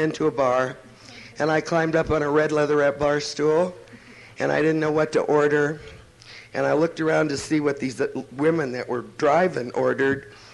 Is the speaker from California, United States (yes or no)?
yes; Tujunga, California, United States; I hated growing up in Tahunga, which is a suburb of Los Angeles.